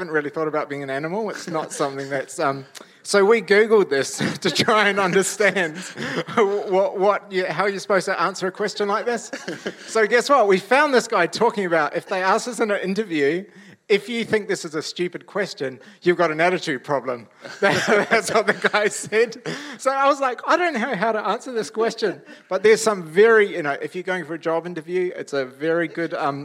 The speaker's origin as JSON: {"language": "English", "town": "Lower Hutt", "region": "Wellington", "country": "New Zealand", "tie": "born or raised there", "also_born_or_lived": "Auckland", "said": "I'm the youngest. I was born in Auckland. As a family, we moved down to Lower Hutt. My father became a pastor when I was about 3 years old. And so then we moved up to Gisborne, and I lived there"}